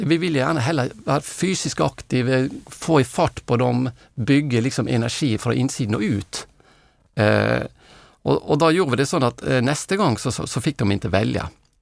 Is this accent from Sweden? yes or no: no; Norway; bara för jag är norrman så är jag duktig på att åka längdskida